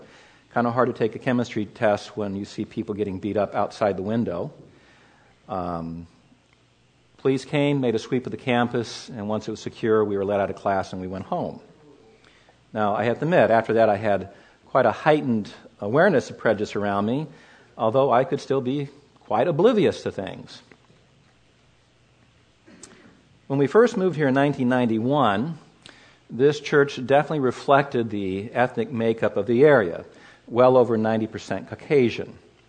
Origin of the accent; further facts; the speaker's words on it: Los Angeles, California, United States; I had the privilege of growing up in Los Angeles during the 1960s and 1970s.